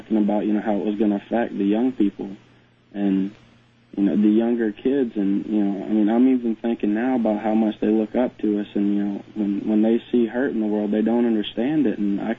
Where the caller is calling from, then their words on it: Georgia, United States; I'm calling from Georgia.